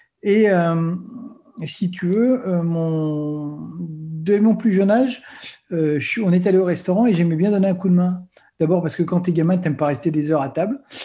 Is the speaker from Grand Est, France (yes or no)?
no; Centre-Val de Loire, France; born there; Alors, moi, je suis français. Je suis né dans le Berry, dans le centre de la France, il y a un peu plus de 50 ans. J'ai eu 50 ans, je suis né en 70, donc j'ai eu 50 ans l'année dernière.